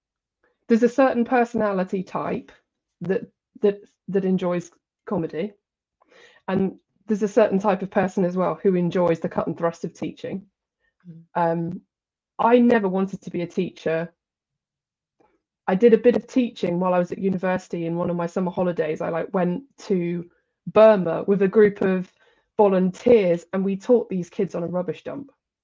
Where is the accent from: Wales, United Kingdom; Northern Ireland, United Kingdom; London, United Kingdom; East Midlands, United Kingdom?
East Midlands, United Kingdom; So growing up, I'm from the East Midlands, around where I'm from, people just are quite straight and direct. Mm. It's famous for its pork pies. It's, you know, it's a straight talking place.